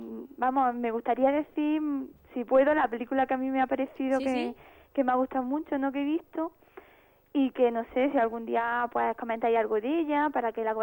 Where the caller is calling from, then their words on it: Íllora, Andalusia, Spain; De aquí, de Illora.